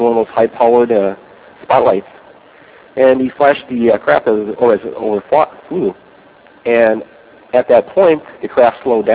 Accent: Oklahoma, United States; Well, I'm right from Oklahoma.

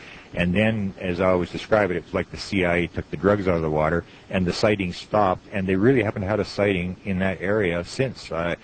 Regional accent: Manitoba, Canada; I'm from Canada, and I'm in the province right in the middle is the province of Manitoba, which is directly, for Americans, directly above North Dakota. It is considered to be one of the coldest places in the world

